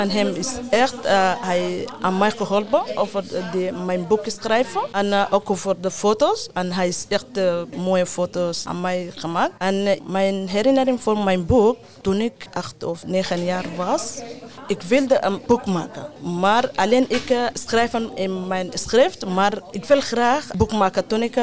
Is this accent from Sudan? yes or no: yes; Sudan; Dutch is a second language; also born or lived in Egypt; now in Netherlands; Ja, ik kom uit Soedan. Geboren in Soedan. Maar ik heb gevlucht naar Egypte.